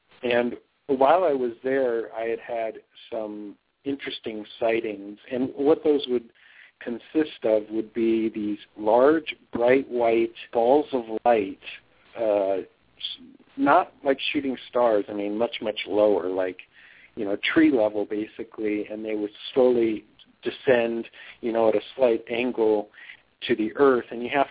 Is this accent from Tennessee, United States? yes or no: no; New Mexico, United States; born there; also born or lived in Oregon; You know, I was born in New Mexico, but I'm adopted